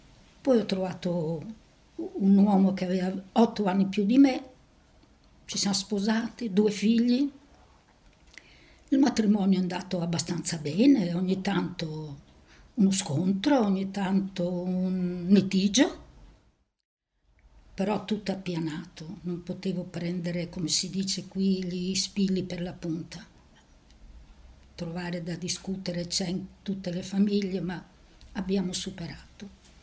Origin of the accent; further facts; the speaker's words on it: Ravenna, Emilia-Romagna, Italy; born there; Sono nata a Ravenna il 18 aprile 1940.